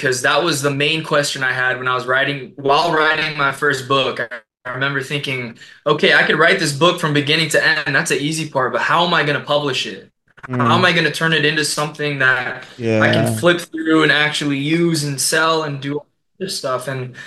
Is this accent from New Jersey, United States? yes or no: no; California, United States; it's set in my hometown of Orange County, primarily in Laguna Beach